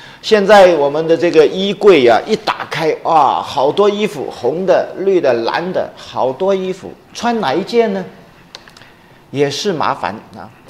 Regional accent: China; 吃对我们很重要特别是我们中国人民以食为天

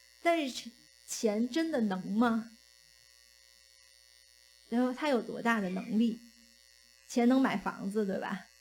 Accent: China; 我在这边碰到一个西人，他知道我是中国人

